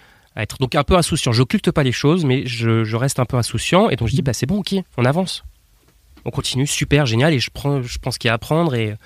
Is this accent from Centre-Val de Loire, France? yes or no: no; Nantes, Pays de la Loire, France; moi je viens de France, née à Nantes